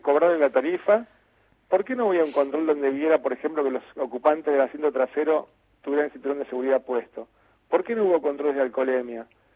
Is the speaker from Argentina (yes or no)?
yes; Argentina; somos todos argentinos.